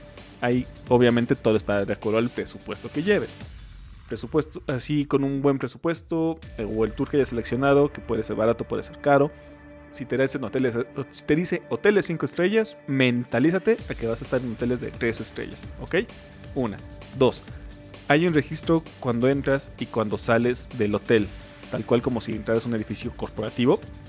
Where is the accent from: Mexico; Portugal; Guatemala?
Mexico; lo que tú y yo, como mexicanos o como muchos otros países, conocemos